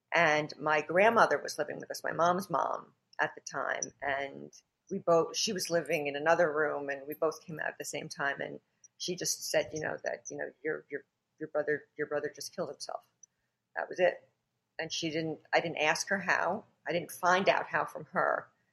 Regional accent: Brooklyn, New York, United States; It's funny because when I tell people that I'm from Brooklyn, they think it's so cool.

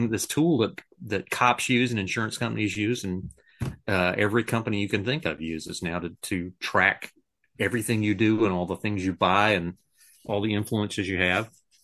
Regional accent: Pensacola, Florida, United States; I grew up in Pensacola. I didn't know anything at all about the rest of Florida.

